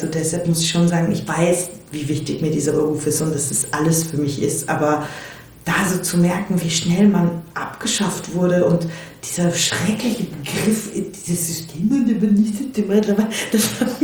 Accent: England, United Kingdom; also born or lived in Belgrade, Serbia; Und ich bin in Belgrad und England aufgewachsen und als wir nach England kamen, da war ich so 4

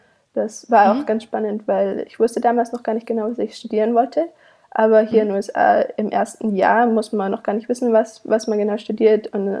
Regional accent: Baden-Württemberg, Germany; now in United States; Ich komme aus einem winzigen Kaff im Schwarzwald

